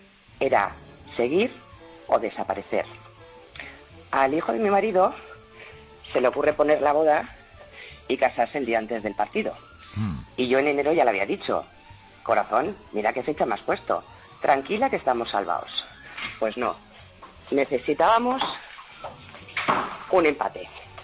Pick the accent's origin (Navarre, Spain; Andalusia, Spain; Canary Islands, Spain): Navarre, Spain; Pamplona; Yo soy de Pamplona, soy socia de Osasuna desde hace 33 años